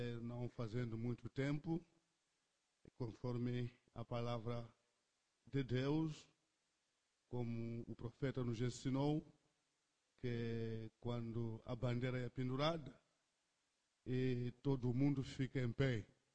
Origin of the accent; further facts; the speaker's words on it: Mozambique; sou de Moçambique, África.